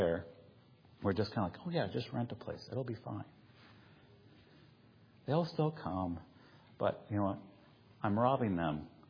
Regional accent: United States; As an American, I could have gone and rented a place.

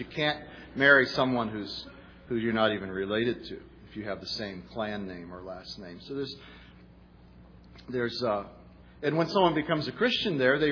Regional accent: Japan; also born or lived in Hawaii, United States; I grew up in Japan and Hawaii

